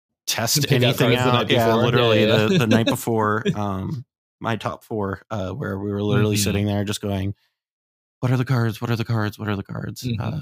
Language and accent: English; Columbus, Ohio, United States; it was also great to be in Columbus, to be in my hometown